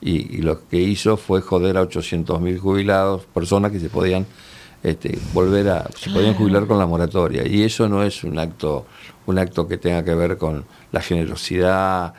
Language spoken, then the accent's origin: Spanish; Argentina; como argentinos